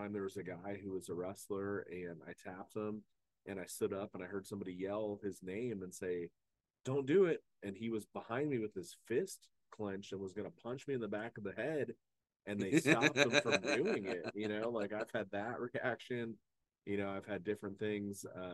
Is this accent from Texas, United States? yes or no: no; Avon, Ohio, United States; So I'm originally from Avon, Ohio, and they grew up in Westlake, Ohio, which is they actually touch different counties, but the towns actually touch each other.